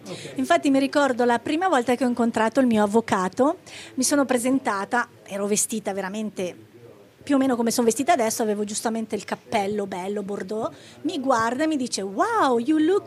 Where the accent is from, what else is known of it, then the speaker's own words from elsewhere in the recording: Switzerland; now in United States; io, certo, sono svizzera, sono domiciliata negli Stati Uniti.